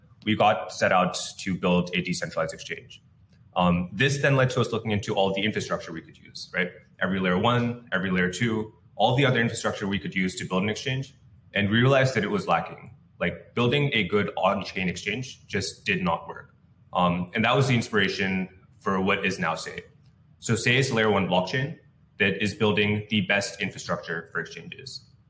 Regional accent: California, United States; Yeah, so my background is I grew up in the Bay Area.

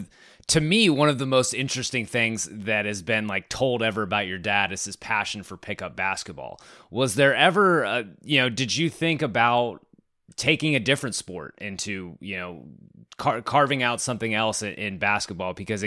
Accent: Richmond, Virginia, United States; I grew up in Richmond, Virginia

